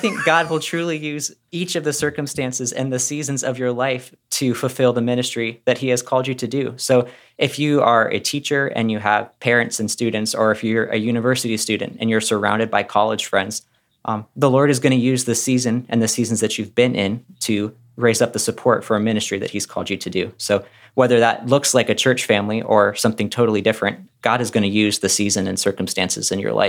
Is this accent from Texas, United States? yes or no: no; Florida, United States; The church that I was at when I was growing up in Florida often looked to 1 Thessalonians 2:8